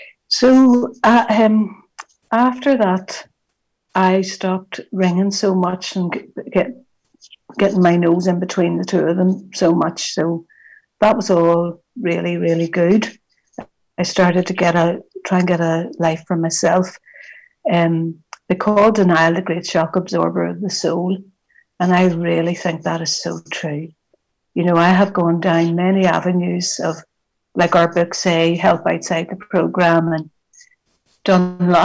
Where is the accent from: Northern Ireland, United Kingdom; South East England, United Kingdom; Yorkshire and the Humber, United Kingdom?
Northern Ireland, United Kingdom; Belfast; The backdrop to my story is growing up in the Troubles in Northern Ireland and Belfast